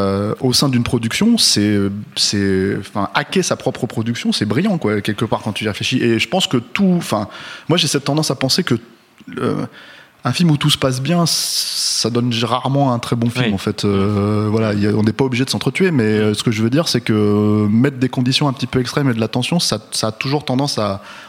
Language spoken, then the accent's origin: French; France; Nous, on est trop jeunes pour avoir vécu, mais puis on est français